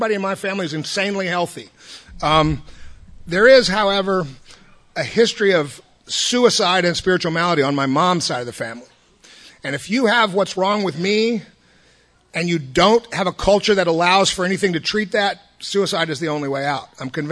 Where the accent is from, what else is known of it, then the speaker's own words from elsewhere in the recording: Austin, Texas, United States; born there; So I was born in Austin. We'll start off. Yeah. I was actually born here.